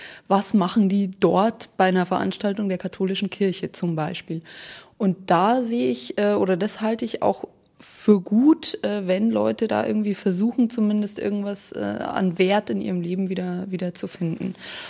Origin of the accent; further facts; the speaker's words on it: Bavaria, Germany; now in Berlin, Germany; Ich bin ursprünglich aus Bayern, aus dem Bayerischen Wald, jetzt aber seit 1,5 Jahren in Berlin. Ich bin fast 27 Jahre alt